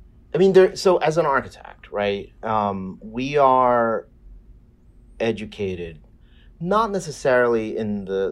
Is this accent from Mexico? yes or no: no; Puerto Rico; also born or lived in upstate New York; now in Brooklyn, United States; I was born and raised in Puerto Rico.